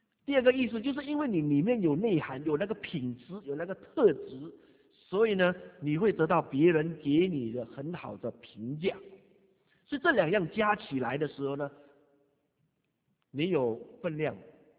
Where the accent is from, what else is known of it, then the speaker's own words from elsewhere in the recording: China; 我们中国人很不喜欢那个政治，或者是我们对政治有一种冷漠感